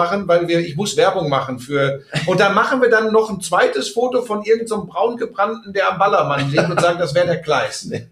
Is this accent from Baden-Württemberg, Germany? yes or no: no; Hagen, North Rhine-Westphalia, Germany; ich komme aus Hagen in Westfalen, ist einmal über die Hohen Seeburg drüber fahren, dann bist du in Dortmund.